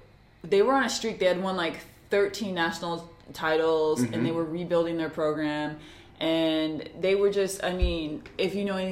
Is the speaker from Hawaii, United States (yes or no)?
no; Des Moines, Iowa, United States; No, I grew up in Des Moines, Iowa.